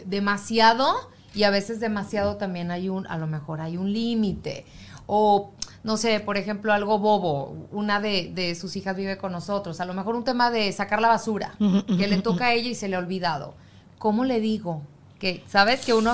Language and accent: Spanish; Mexico; yo como mexicana